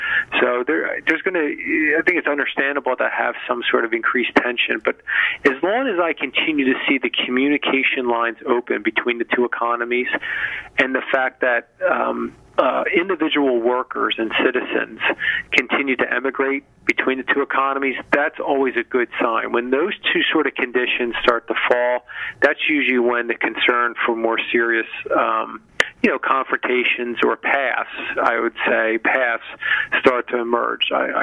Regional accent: United States; I'm trying not to have a Western bias as an American here on it.

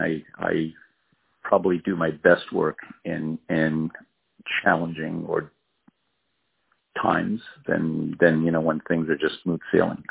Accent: Montreal, Quebec, Canada; Montreal.

